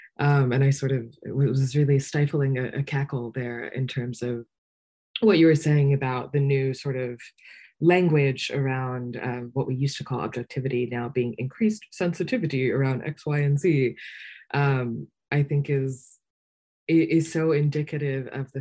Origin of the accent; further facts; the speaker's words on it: New York City, New York, United States; I grew up in New York City with a very unequal education system, but one in which I got lucky.